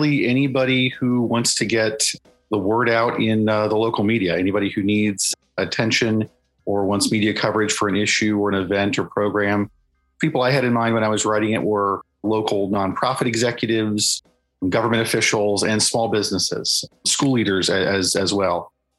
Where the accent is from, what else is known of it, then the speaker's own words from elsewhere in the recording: United States; I grew up in Western Sussex County, reading multiple newspapers every day.